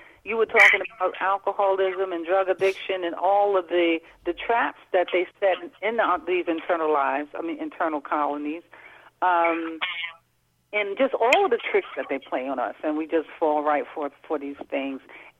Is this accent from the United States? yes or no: yes; Brooklyn, New York, United States; when I was growing up in Brooklyn, black folk and Puerto Ricans were